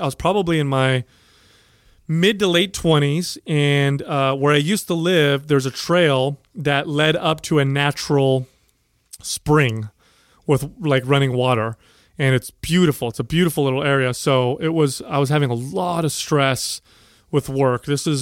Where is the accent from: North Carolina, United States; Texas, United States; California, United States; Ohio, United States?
California, United States; San Jose; I grew up in San Jose. Yep.